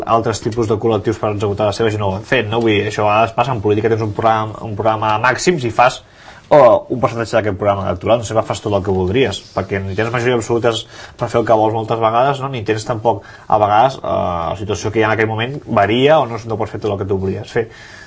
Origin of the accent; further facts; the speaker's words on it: Sabadell, Catalonia, Spain; I t'ho dic jo, que soc de Sabadell i diputat, no?